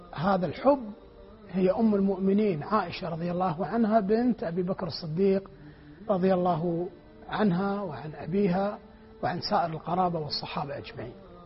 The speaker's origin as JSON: {"language": "Arabic", "country": "Kuwait", "said": "عندنا في الكويت كلمة تسمى ناصفوه. ناصفوه هي الكلمة الشعبية الكويتية"}